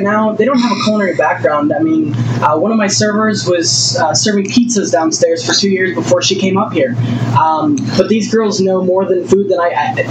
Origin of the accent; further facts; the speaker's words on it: Michigan, United States; I'm from Michigan, yeah.